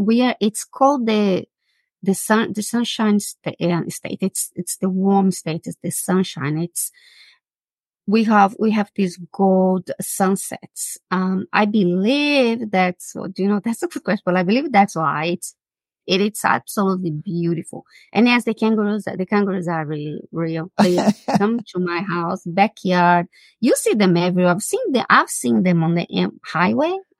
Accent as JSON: {"language": "English", "country": "Brazil", "also_born_or_lived": "England", "moved": "yes", "lives_now": "Australia", "said": "I moved from Brazil 24 years ago to England. So I never planned Australia."}